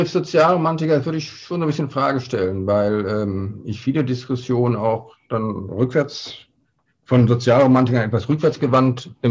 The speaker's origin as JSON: {"language": "German", "region": "North Rhine-Westphalia", "country": "Germany", "lives_now": "Münster, Germany", "said": "Ich komme ja aus dem Ruhrgebiet, aber ich muss schon sagen, dass mein Herz heute sehr an Münster und am Münsterland hängt."}